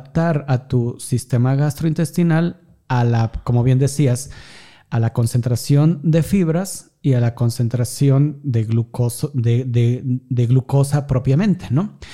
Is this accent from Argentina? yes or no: no; Mexico; Como sociedad mexicana, el que más usamos es el chile, ¿no?